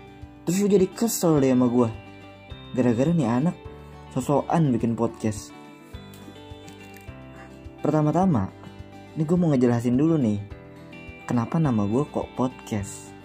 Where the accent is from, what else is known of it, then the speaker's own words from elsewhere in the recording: Jakarta, Indonesia; Gue orang Betawi asli nih, tulen.